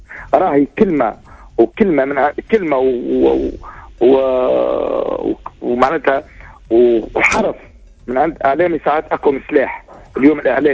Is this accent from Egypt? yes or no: no; Tunisia; في بطاقة التعريف نتاعنا انا تونسي.